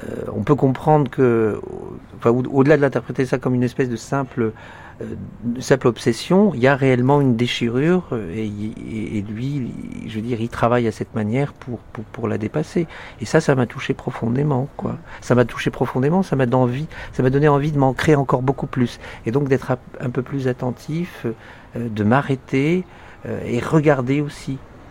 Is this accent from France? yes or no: no; Morocco; born there; Moi, je suis pas né ici, je suis né au Maroc.